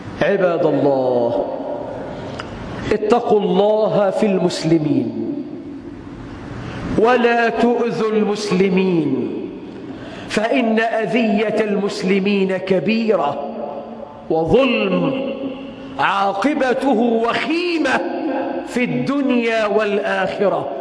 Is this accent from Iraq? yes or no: no; Egypt; اجعل بلدنا مصر خير البلاد، واجعل أهلها خير العباد